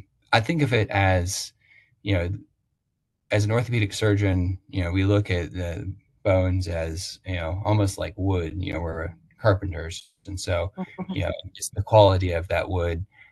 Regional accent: Roanoke, Virginia, United States; So I'm from Roanoke, Virginia, so not too far north of here.

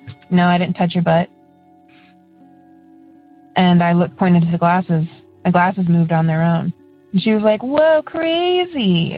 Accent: Elyria, Ohio, United States; now in Cleveland, United States; I'm from Cleveland, and I'm just going to give you a synopsis of my paranormal experiences

